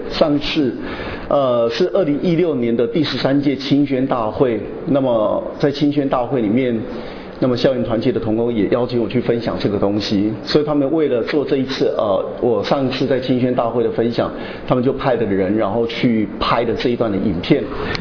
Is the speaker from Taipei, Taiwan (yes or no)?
no; Fengshan, Kaohsiung, Taiwan; also born or lived in Shalu; 因为我的父亲是彰化人。但是我是在高雄的凤山出生长大，但我这辈子住的最久的地方是沙鹿